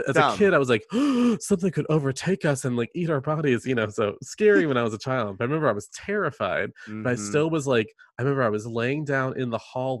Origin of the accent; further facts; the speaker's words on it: Deep South, United States; I grew up in the Deep South, and not only in the Deep South, but I grew up like in the country in the Deep South.